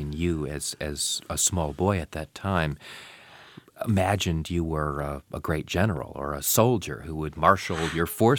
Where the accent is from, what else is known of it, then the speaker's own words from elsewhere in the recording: United States; You know, for me as an American, it's almost impossible to grasp this kind of history that you're describing